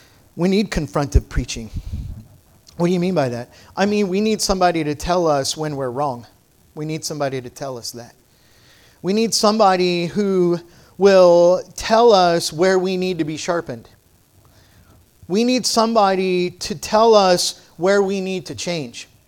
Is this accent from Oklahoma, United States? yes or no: yes; Oklahoma, United States; I didn't know any of that stuff, and I'm from Oklahoma, you know, so how embarrassing is that?